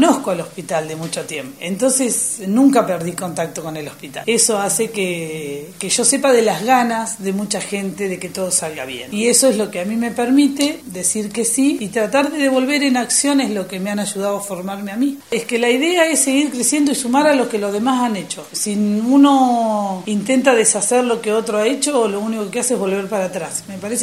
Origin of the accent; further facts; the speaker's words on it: Ayacucho, Buenos Aires Province, Argentina; also born or lived in Bahía Blanca; now in Rawson, Argentina; No, no, soy de provincia de Buenos Aires, de Ayacucho, un pueblo muy pequeño. Ahí hice mi secundaria, mi primaria, ahí nací.